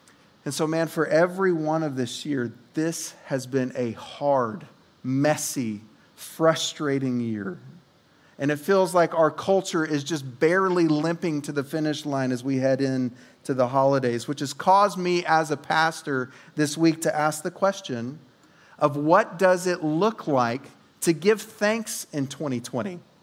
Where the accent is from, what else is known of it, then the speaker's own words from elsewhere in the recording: Oklahoma, United States; I'm from Oklahoma, so I have a hard time just enunciating normal things, much less Bible names.